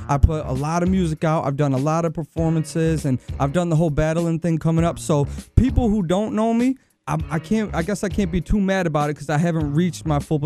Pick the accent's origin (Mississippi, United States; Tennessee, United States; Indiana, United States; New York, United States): New York, United States; Utica; also born or lived in Buffalo, United States; I'm from Utica, New York, man. I'm originally from near Buffalo. I moved out here at a young age, so I say I'm from Utica now.